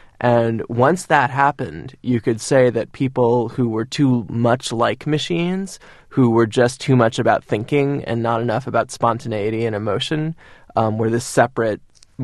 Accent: Cambridge, Massachusetts, United States; also born or lived in Amherst; I grew up in sort of Berkeley-like college towns. So, you guys are in Boston. I grew up in Cambridge and then Amherst.

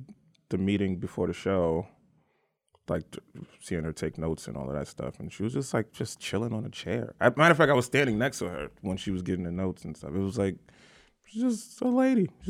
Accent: New York, United States; We're from New York, man.

